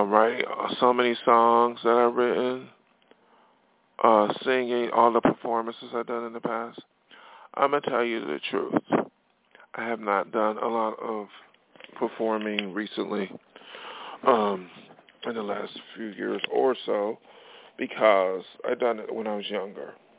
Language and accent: English; Buffalo, New York, United States; now in Los Angeles, United States; Just like I came from Buffalo, New York to L.A., I was like, there's no way I can make it on Buffalo.